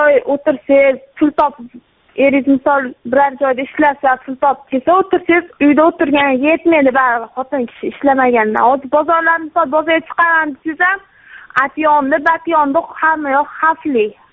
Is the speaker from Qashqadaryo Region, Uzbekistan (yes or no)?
no; Margilan, Fergana Region, Uzbekistan; moved away as an adult; now in Moscow, Russia; Marg'ilondanmiz.